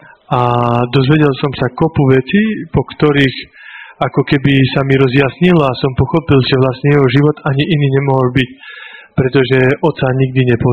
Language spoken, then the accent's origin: Slovak; Bardejov, Prešov Region, Slovakia; born there; narodil som sa v roku 1970 v Bardiove.